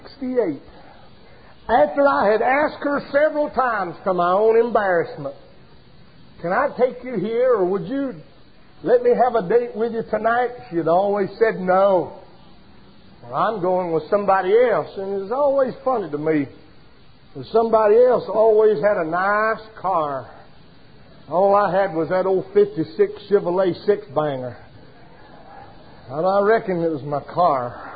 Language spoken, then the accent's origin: English; Saluda, South Carolina, United States; When I was a little boy in my hometown of Saluda, my home church of Friendship Baptist, and in the home school of Saluda Grammar School